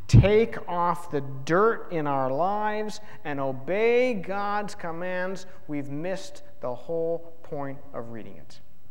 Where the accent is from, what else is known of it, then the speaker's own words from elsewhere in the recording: Reseda, California, United States; Tom Ogimachi loves to tell the story of when he and I took the youth group to Reseda, my hometown, and I got lost. I lived there 28 years, and I got lost.